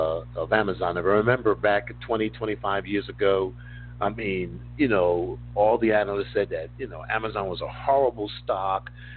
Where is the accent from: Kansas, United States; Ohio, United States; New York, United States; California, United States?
New York, United States; New York City; I grew up in the Bronx, New York, Throgs Neck Projects